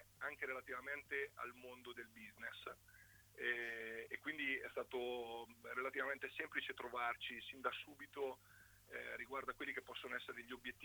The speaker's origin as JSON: {"language": "Italian", "town": "Ancona", "region": "Marche", "country": "Italy", "said": "Ma sicuramente, allora, diciamo che intanto io sono anconetano e quindi questo è importante."}